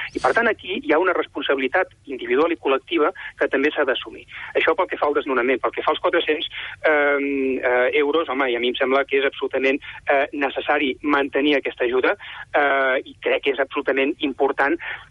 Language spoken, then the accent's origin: Catalan; Catalonia, Spain; jo em sento català, soc català i faig de català allà on crec que ho he de fer